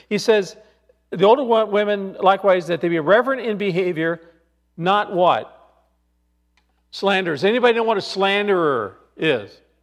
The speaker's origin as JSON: {"language": "English", "region": "Scotland", "country": "United Kingdom", "said": "I'm Scottish, so I'm not Italian"}